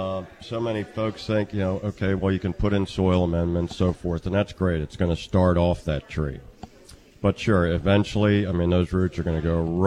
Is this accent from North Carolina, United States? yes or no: no; Annapolis, Maryland, United States; Growing up in Annapolis, all our relatives were in Baltimore, and we would go up for Easter, Christmas, every year